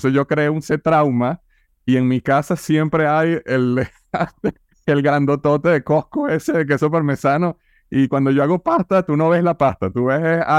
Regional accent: Venezuela; now in United States; Yo vengo de Venezuela, ¿no? Y aunque no está al nivel de Cuba, está muy cerca.

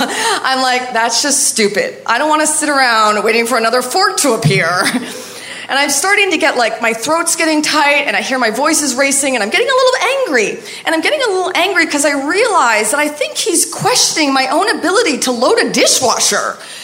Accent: Maine, United States; we talked about world travel and his family from Iran and how I'm from Maine and how we just love architecture

